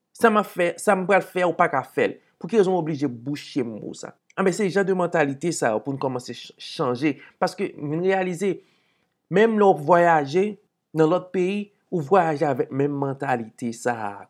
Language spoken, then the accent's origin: French; Haiti; je suis haïtien, je suis fier que je suis haïtien